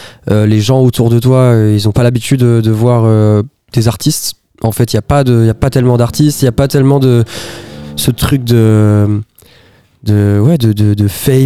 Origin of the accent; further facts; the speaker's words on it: Hauts-de-France, France; C'est là où je traîne, c'est là où j'ai grandi